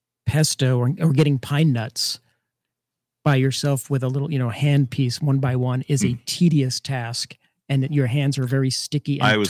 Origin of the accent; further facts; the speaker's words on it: New York, United States; Where I grew up in New York, we had some pine barrens like that, and there were wild blueberries growing around it.